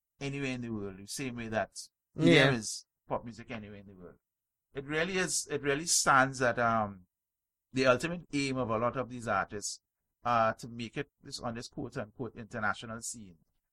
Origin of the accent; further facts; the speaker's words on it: Trinidad & Tobago; We're from Trinidad, we invent soca.